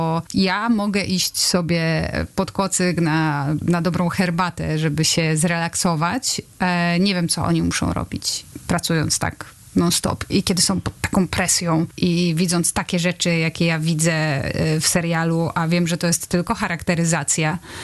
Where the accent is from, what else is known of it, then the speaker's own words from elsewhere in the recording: Lower Silesian Voivodeship, Poland; Ja Wrocław trochę znam, bardzo lubię, ponieważ pochodzę spod Wrocławia.